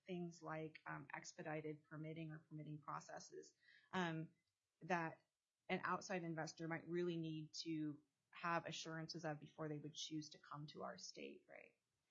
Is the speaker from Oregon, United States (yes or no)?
no; Alaska, United States; I was shocked coming from Southeast to see that folks on the rail belt are paying more than 20 cents a kilowatt hour.